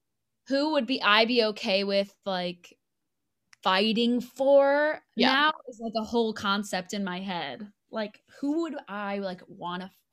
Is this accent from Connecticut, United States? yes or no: yes; Cheshire, Connecticut, United States; I grew up in Cheshire, Connecticut.